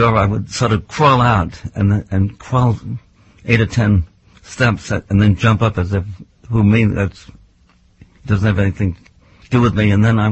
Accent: Los Angeles, California, United States; also born or lived in New York City; I'm really a California boy, and I'm an L.A. high school boy. I went out there when I was a child. I was born in New York City, but I had no memory of New York.

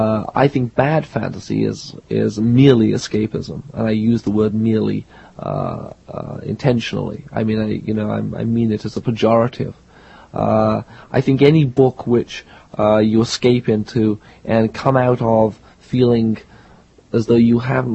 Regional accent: Liverpool, North West England, United Kingdom; discover this carpet in my hometown of Liverpool. A less likely place to find magic, it is difficult to imagine.

